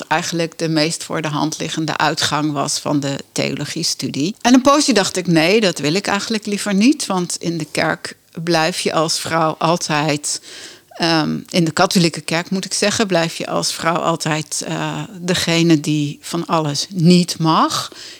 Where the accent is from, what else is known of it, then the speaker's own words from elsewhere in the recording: Barneveld, Gelderland, Netherlands; Als katholiek en ook gewoon als geboorte katholiek, zal ik maar zeggen. Maar ik kom wel van de Veluwe, ik kom uit Barneveld.